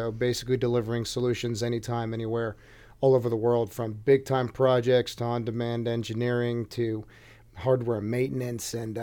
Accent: Weston, Connecticut, United States; now in Atlanta, United States; So I am originally from Weston, Connecticut, small little New England town up in Fairfield County. And I lived there, the mid-90s, and then I moved down here right before the Olympics, and I've been in Atlanta ever since.

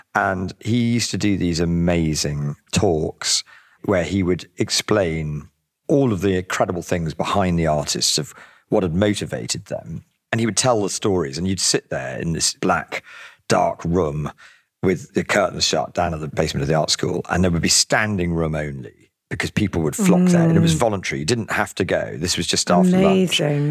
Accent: Jersey; I grew up in Jersey in the Channel Islands, which was the most idyllic place

